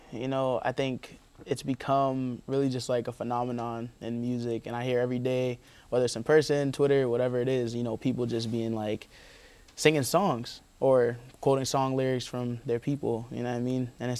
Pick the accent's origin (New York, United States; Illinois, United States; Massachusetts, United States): Massachusetts, United States; Roxbury; And I think like growing up in Roxbury, like that's something that you're reminded of consistently.